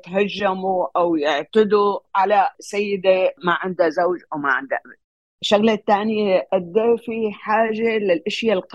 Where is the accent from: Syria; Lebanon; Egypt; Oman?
Syria; عن جد أنا سورية ما كتير فيني أعبر عن هاي المسألة